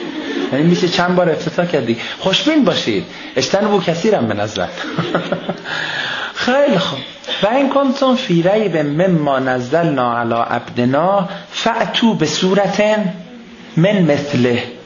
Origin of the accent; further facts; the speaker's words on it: Iran; بهش گفتیم عزیزم N با Q فرق میکنه، یه ایراکه یه ایرانه، ما ایرانیم.